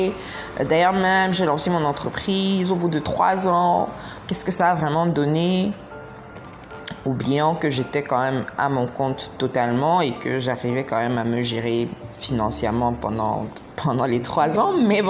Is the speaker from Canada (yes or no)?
no; Cameroon; Je suis originaire du Cameroun